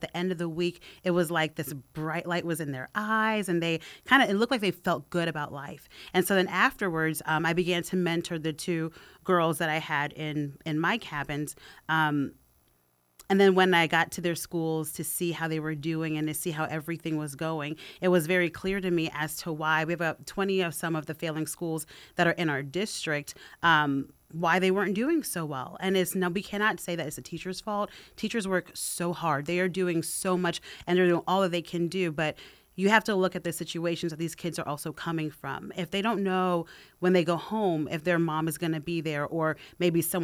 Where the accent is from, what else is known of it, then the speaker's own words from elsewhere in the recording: Brooklyn, New York, United States; We grew up on the public assistance. We grew up in Brooklyn, New York, in the hood, in the ghettos